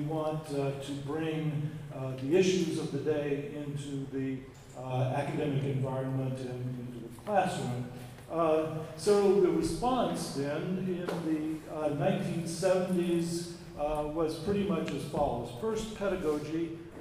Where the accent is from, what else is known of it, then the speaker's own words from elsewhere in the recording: Memphis, Tennessee, United States; I grew up in Memphis, Tennessee, and the Mississippi River was literally an open sewer in my childhood.